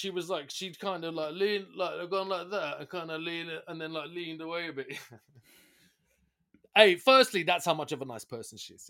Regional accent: England, United Kingdom; yeah, because I'm British, yeah, fucking English, yeah.

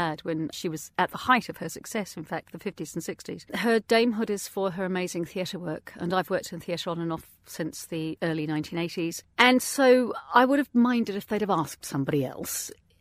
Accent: New Zealand; now in London, United Kingdom; I grew up in New Zealand and have been back. I was born in London, have been back here for over 33 years.

